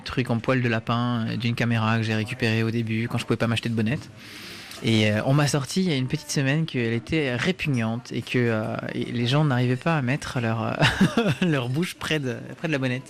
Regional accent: Île-de-France, France; moved away as an adult; Donc, je suis français d'origine. J'ai grandi dans la banlieue parisienne. À 21 ans, j'ai quitté la France et j'y suis plus jamais revenu pour y travailler, pour m'y installer.

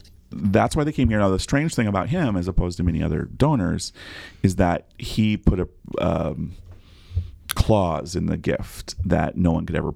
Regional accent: Iowa, United States; So I'm from the Midwest. I grew up in Iowa and then I went to the University of South Dakota.

